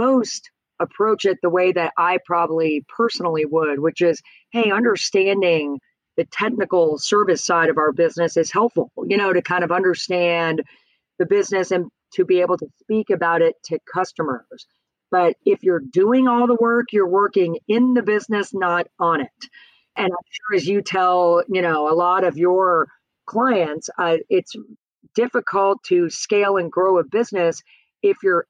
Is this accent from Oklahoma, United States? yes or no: no; Virginia, United States; And then my home state where I grew up, Virginia, is wide open